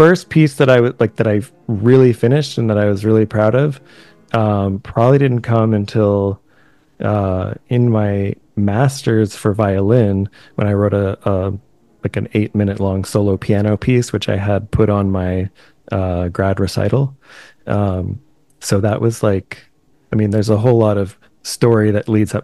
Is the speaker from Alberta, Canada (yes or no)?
no; Toronto, Ontario, Canada; also born or lived in Montreal; now in Halifax, Canada; And I'm originally from Toronto. So I guess you could say I'm learning to call Nova Scotia home and Halifax home.